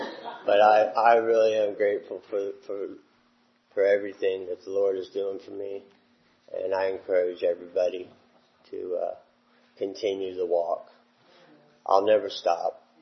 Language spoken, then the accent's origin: English; Cape Canaveral, Florida, United States; I live in Florida, and I'm from Cape Canaveral.